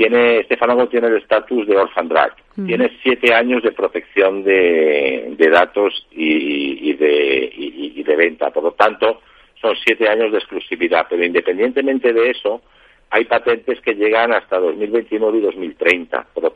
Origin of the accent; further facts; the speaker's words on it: Spain; es un hito que, como español